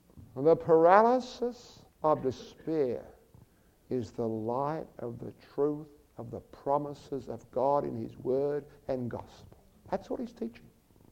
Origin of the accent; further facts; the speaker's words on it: Melbourne, Victoria, Australia; I come from Melbourne, Victoria.